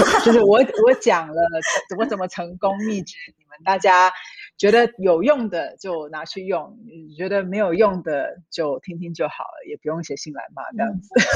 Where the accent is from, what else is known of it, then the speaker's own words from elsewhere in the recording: Taiwan; moved away as an adult; also born or lived in Singapore / Hong Kong / Shanghai / Tokyo; now in Switzerland; 那我在台湾出生长大的，然后我大概是2004年离开台湾到新加坡工作，然后在新加坡待了几年，然后后来去了香港，再去了上海，然后后来也去了东京，然后跟瑞士。